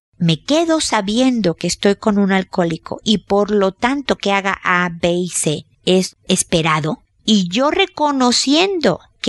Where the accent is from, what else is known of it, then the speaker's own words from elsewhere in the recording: Mexico; como decimos en mi tierra, México